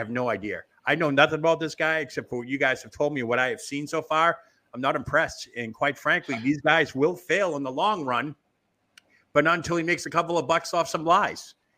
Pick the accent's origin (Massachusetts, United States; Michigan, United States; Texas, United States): Massachusetts, United States; Quincy; I was born and raised in Quincy, 8 miles south of Boston.